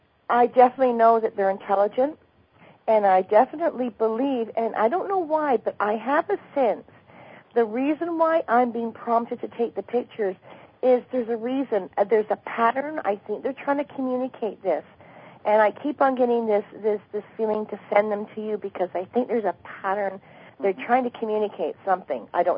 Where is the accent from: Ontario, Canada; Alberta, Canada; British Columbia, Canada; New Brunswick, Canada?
British Columbia, Canada; Victoria; And I come from Victoria, British Columbia.